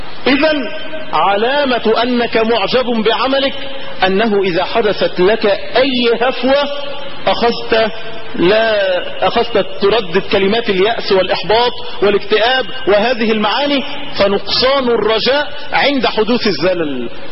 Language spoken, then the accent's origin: Arabic; Egypt; بلدنا مصر